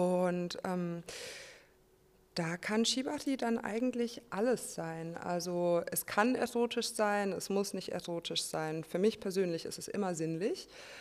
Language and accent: German; Saxony, Germany; Ich komme aus der Nähe von Dresden, bin aber viel in Berlin und in Leipzig unterwegs